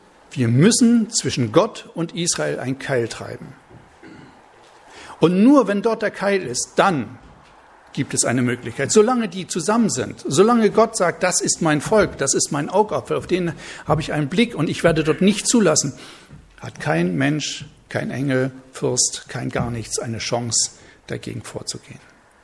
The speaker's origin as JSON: {"language": "German", "town": "Coswig", "country": "Germany", "said": "Also, ich komme aus Coswig. Coswig hat nicht so viele Einwohner, wie hier Männer starben."}